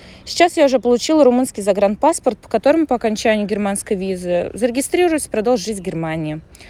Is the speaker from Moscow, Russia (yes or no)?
no; Samara, Samara Oblast, Russia; now in Germany; из Самары. У меня есть ВНЖ в Германии по рабочей визе